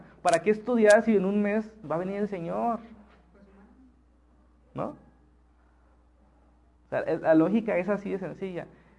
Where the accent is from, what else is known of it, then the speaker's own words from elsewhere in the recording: Mexico; Suena raro para nosotros, que somos mexicanos